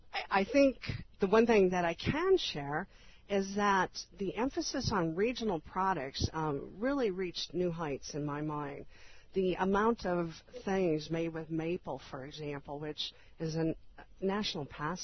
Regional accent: United States; I'm going to speak as an American on this

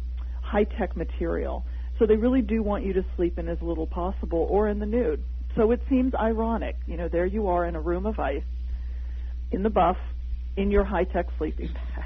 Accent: Atlanta, Georgia, United States; I ran into people from Atlanta, Georgia, which seemed bizarre to me, my hometown.

